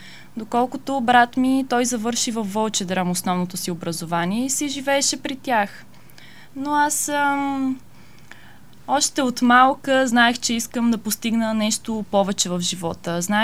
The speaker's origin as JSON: {"language": "Bulgarian", "town": "Mokresh", "region": "Montana Province", "country": "Bulgaria", "tie": "born or raised there", "also_born_or_lived": "Lom", "said": "родена съм в Лом, но съм живяла в Мокреш. Там завърших основното си образование."}